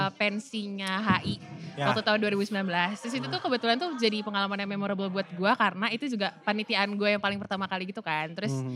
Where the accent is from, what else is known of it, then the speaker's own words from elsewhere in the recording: Jakarta, Indonesia; Orang Jakarta kebetulan.